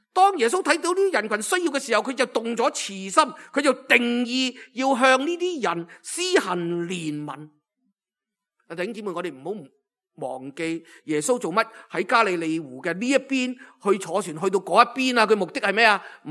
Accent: Hong Kong; 我哋香港人咧，呢十几年咧，特别呢几年咧，我哋都常常缅怀过去嘅

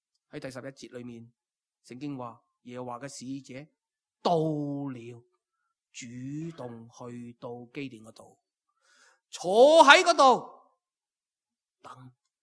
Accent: Hong Kong; 我们香港人最紧要歪嘛

